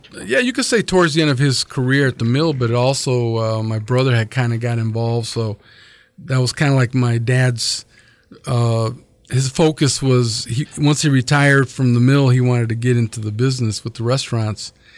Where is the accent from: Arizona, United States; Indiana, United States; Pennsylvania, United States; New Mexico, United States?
Indiana, United States; East Chicago; And so I grew up in East Chicago, Indiana. My parents are from Mexico, the state of Jalisco.